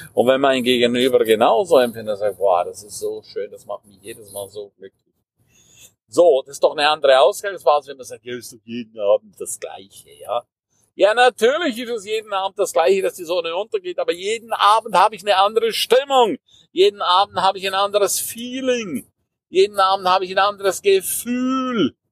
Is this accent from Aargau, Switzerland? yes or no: no; Graubünden, Switzerland; first language Romansh; German is a second language; Also die Sprachen, die ich im Moment spreche, klar, Schweizerdeutsch, Hochdeutsch, Italienisch, Rätoromanisch, was meine Muttersprache ist, das ist übrigens die vierte Landessprache der Schweiz, Französisch, Englisch, Spanisch.